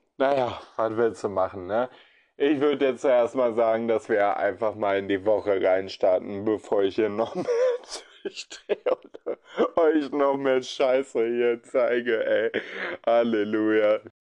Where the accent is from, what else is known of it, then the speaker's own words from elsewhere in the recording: Essen, North Rhine-Westphalia, Germany; ich komme aus dem Regenwald Essen in Deutschland.